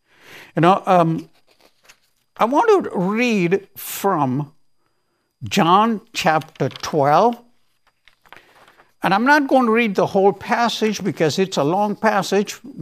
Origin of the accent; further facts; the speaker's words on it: India; when I was growing up in India